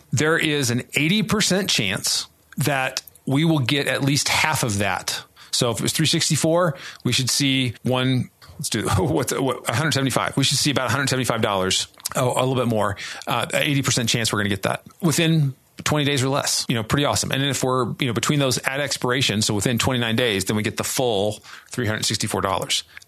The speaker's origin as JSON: {"language": "English", "country": "United States", "said": "They will tell you how we Americans love to tell everybody what to do."}